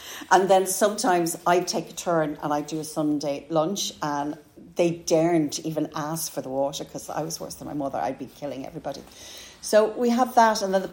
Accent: Dublin, County Dublin, Ireland; I am from Corporation Flats, and they would have been Meath Place. So we lived in Meath Place Flats, and we were just off Meath Street, and we pride ourselves saying we're from the Liberties.

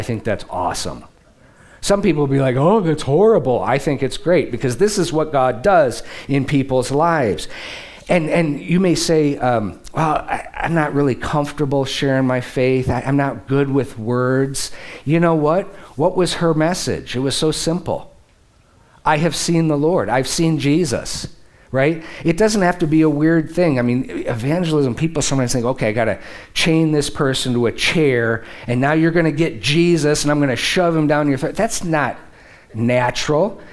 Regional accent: Detroit, Michigan, United States; I'm from Metro Detroit, please.

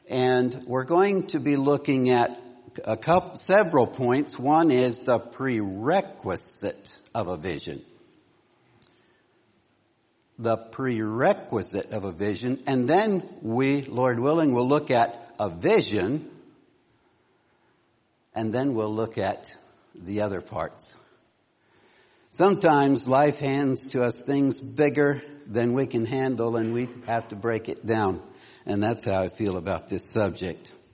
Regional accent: Ripley, West Virginia, United States; I'm from Ripley, West Virginia. And if you want to visit a colorful place, come see us sometime.

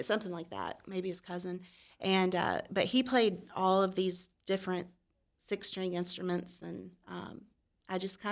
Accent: Hickory, North Carolina, United States; So I am straight up from Hickory.

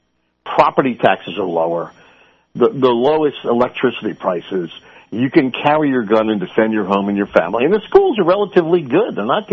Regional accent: Philadelphia, Pennsylvania, United States; also born or lived in Lock Haven / Florida; Born and raised in Philadelphia, lived in, Lock Haven, Center County, for over 10 years, Florida, all over the place.

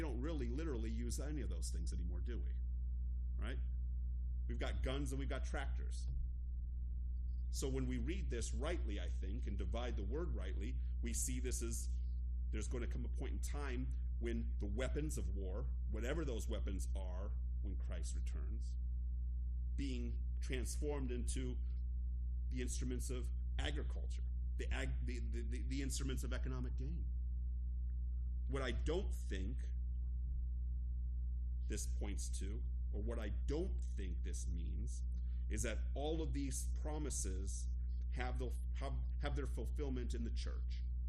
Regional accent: United States; As a child in America, I tend to think the Allies were right.

